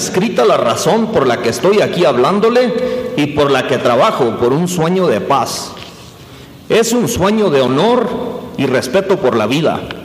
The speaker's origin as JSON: {"language": "Spanish", "town": "Galeana", "region": "Chihuahua", "country": "Mexico", "said": "Soy del municipio de Galeana, en Chihuahua"}